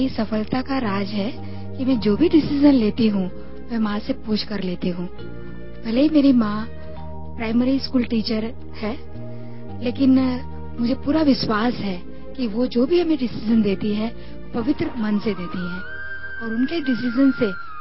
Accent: Mumbai, Maharashtra, India; मैं बॉम्बे से बिलोंग करती हूँ

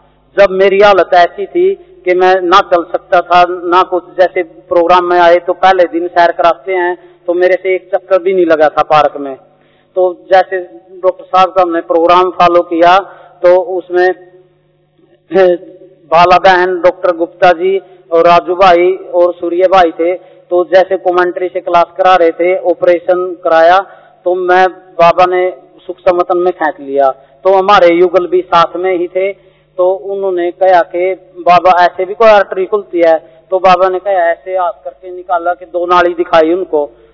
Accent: Karnal, Haryana, India; शरीर का नाम … मैं करनाल हरियाणा से आया। काम मेरा खेती बाड़ी का, तो मैं किसान के घर में जन्म लिया

